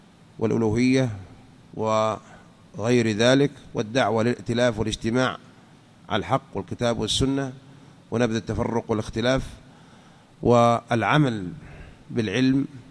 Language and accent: Arabic; Saudi Arabia; عندنا في المملكة العربية السعودية